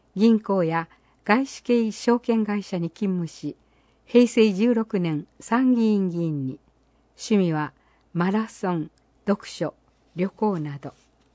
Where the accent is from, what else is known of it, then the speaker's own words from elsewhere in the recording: Kurume, Fukuoka, Japan; also born or lived in Kyoto / Kanto; 先祖代々久留米ですし、農家である私の実家も市内にあります。学生時代は京都で暮らし、仕事で関東、海外での生活も経験しました。国会議員時代には福岡市に住んでいました。